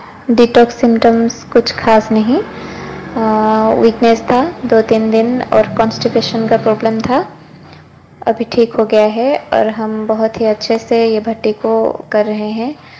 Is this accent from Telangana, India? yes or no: no; Odisha, India; हम ओडिशा से हैं। एज 31